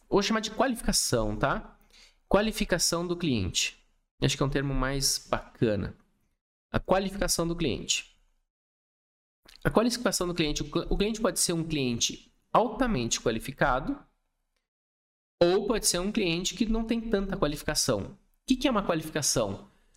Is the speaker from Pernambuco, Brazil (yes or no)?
no; Passo Fundo, Rio Grande do Sul, Brazil; born there; Passo Fundo é uma cidade pequenininha, onde eu nasci, lá no interior do Rio Grande do Sul.